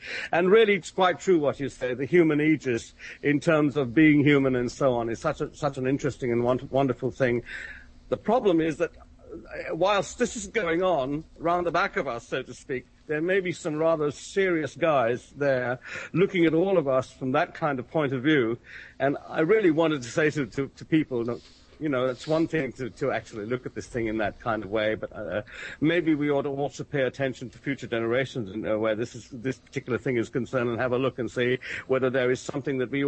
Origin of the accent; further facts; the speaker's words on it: United Kingdom; I'm sitting here as a Brit